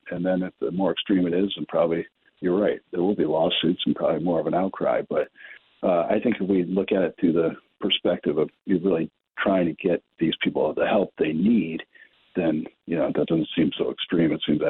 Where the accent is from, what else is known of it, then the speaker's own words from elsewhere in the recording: Syracuse, New York, United States; Car thefts in Syracuse, my hometown, have, you know, quadrupled in recent years.